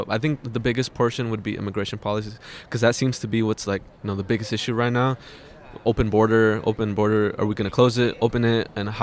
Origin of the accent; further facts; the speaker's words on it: Milwaukee, Wisconsin, United States; I come from Southside, so it takes me like 30 minutes to get here. But yeah, Southside, Milwaukee.